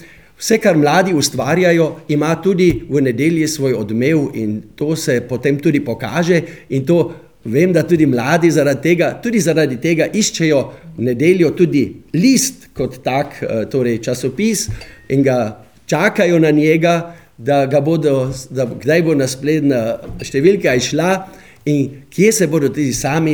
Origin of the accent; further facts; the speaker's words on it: Carinthia, Austria; Mi kot koroški Slovenci živimo veliko v kulturi